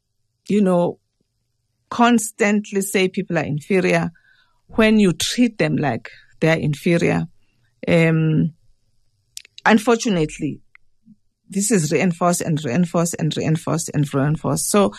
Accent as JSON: {"language": "English", "country": "South Africa", "tie": "born or raised there", "said": "growing up in South Africa and personally experiencing sexism in the workplace and in society generally, and experiencing racism in the workplace and in society"}